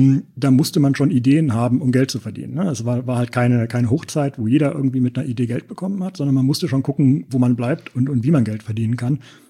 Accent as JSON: {"language": "German", "town": "Bonn", "region": "North Rhine-Westphalia", "country": "Germany", "tie": "born there", "also_born_or_lived": "Berlin / London", "said": "Wir sitzen in Bonn, genau. Ich bin gebürtiger Bonner, habe dann mal eine Zeit lang in Berlin gelebt, habe mal eine Zeit lang in der Nähe von London gelebt, aber bin dann doch wieder zurück nach Bonn gekommen und fühle mich hier schon ziemlich wohl."}